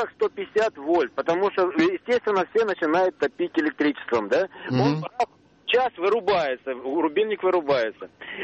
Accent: Moscow Oblast, Russia; Я из Подмосковья, Домодедовского района.

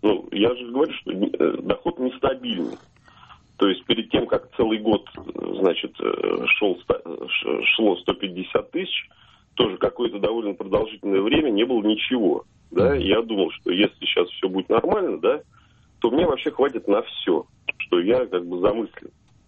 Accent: Lyubertsy, Moscow Oblast, Russia; Из Люберец.

